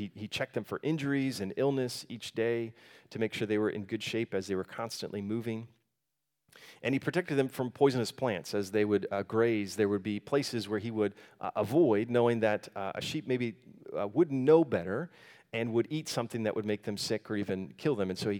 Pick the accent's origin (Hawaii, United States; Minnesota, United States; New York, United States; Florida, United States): Florida, United States; I'm from Florida cattle country.